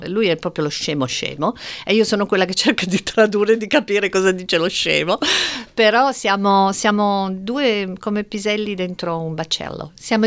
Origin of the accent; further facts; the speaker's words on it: Turin, Piedmont, Italy; Scusate, io sono di Torino